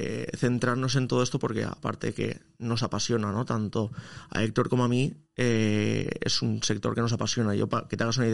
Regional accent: Alzira, Valencian Community, Spain; Somos de Alcira, los dos naturales de Alcira, sí.

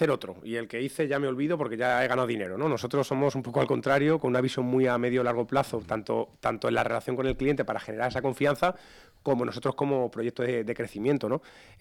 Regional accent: Toledo, Castilla-La Mancha, Spain; yo soy de Toledo, por lo tanto el Ayuntamiento de Toledo

